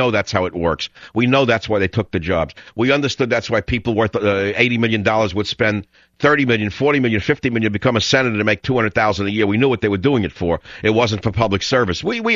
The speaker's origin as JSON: {"language": "English", "region": "New York", "country": "United States", "accent": "New York", "said": "See, you can tell by my accent, no matter where I lived, I'm from New York"}